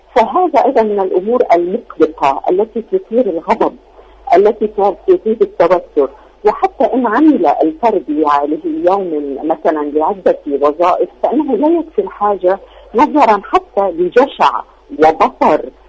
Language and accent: Arabic; Lebanon; فوجئت وأنا الآسيا من لبنان الآن يعاني ما يعانيه من حصار ومن غلاء فاحش جدا جدا جدا